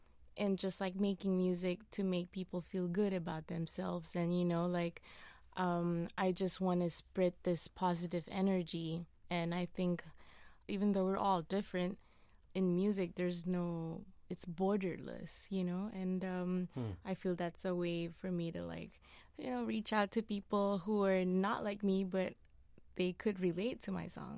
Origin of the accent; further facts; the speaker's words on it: Malaysia; I'm a Malaysian Muslim. I grew up, you know, practicing Islam.